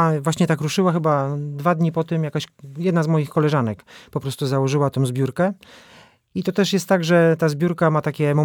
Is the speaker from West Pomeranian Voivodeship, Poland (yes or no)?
yes; West Pomeranian Voivodeship, Poland; Ja pochodzę też tutaj nie z Opolszczyzny, tylko z województwa zachodniopomorskiego.